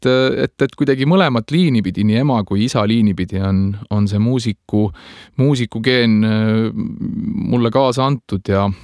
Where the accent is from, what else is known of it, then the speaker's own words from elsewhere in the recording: Jüri, Harju County, Estonia; also born or lived in Tallinn; mina olen sündinud Tallinnas ja Pelgulinnas. Ja olen oma lapsepõlve ja tegelikult üles kasvanud Tallinna lähedal Jüri Alevikus.